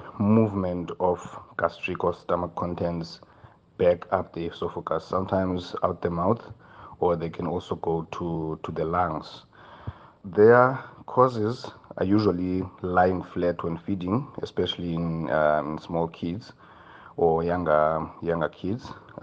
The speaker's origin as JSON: {"language": "English", "region": "Eastern Cape", "country": "South Africa", "tie": "born or raised there", "said": "I am from the Eastern Cape, the part formerly known as Transkei. Grew up there, born and bred, and then I did my undergrad in Walter Sisulu University, and then I did my internship in the Free State in Qwaqwa."}